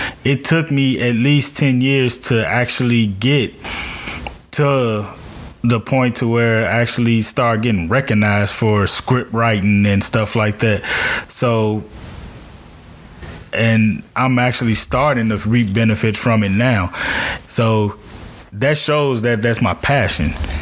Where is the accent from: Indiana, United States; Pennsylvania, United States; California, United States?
Indiana, United States; Gary; winning the festival in my hometown, Gary, Indiana.